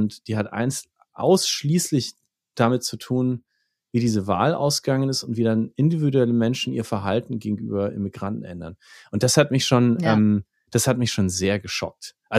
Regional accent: Germany; Und ich muss schon sagen, als Deutscher ist mir da ein bisschen kalt den Rücken runtergelaufen

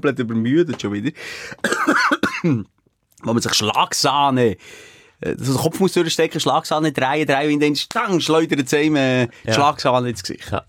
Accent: Switzerland; Du redest nicht mal mehr über das Wetter als Schweizer.

